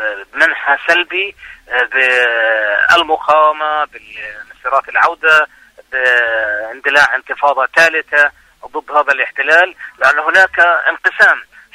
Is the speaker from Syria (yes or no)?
no; Palestine; ومشروع لنا وحقنا كفلسطينيين أن نقاوم هذا الاحتلال